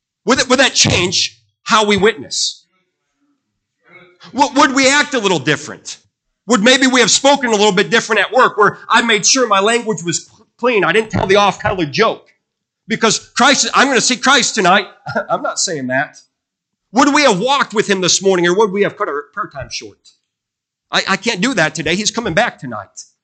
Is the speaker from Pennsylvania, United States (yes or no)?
no; Terre Haute, Indiana, United States; I'm from Terre Haute, and I believe that.